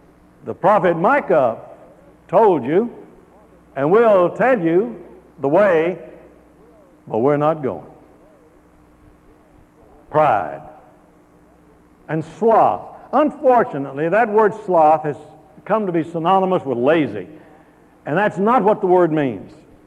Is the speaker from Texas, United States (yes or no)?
yes; Dallas, Texas, United States; I remember growing up in Dallas when we used to go on a train somewhere.